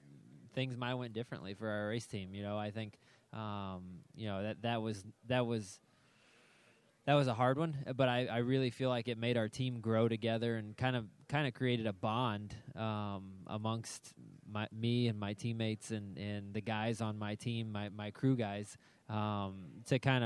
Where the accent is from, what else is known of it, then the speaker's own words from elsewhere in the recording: Tampa, Florida, United States; You know, growing up in Tampa, Florida, and coming over here to race, I've always enjoyed, you know, just driving through the tunnel